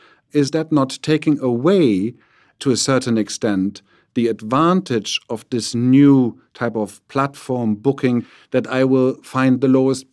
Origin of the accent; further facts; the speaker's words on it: Germany; I'm originally from Germany.